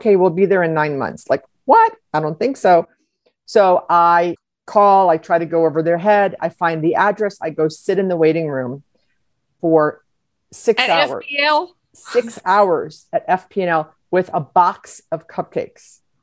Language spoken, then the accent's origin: English; Miami, Florida, United States; you know, I'm from Miami, so you know what that is